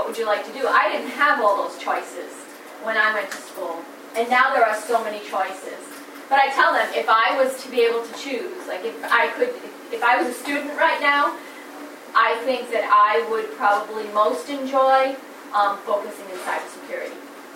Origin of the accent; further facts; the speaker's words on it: New England, United States; I'm from New England, I'm from this area like many of you, and if you know anything about us, we don't leave, do we?